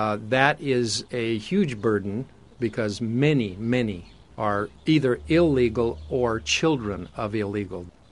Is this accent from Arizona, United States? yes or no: yes; Mesa, Arizona, United States; I grew up in Mesa. I was born here. Three generations, my family has been here.